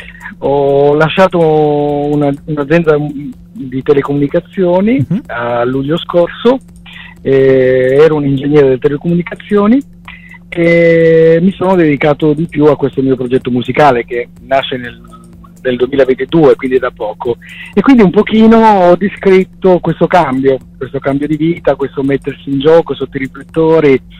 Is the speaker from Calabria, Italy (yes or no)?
yes; Monasterace, Calabria, Italy; Prima nel mio dialetto, sono calabrese, Reggio Calabria, provincia di Monasterace